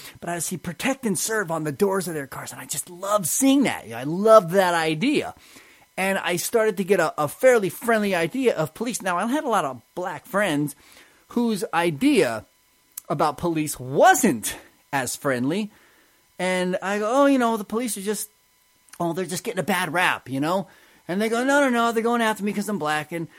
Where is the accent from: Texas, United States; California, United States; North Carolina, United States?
California, United States; San Diego; I grew up in San Diego, and it was emblazoned.